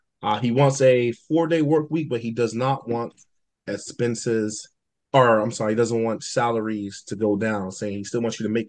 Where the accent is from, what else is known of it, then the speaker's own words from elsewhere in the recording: New Jersey, United States; where you from? And I'm like, oh, Jersey.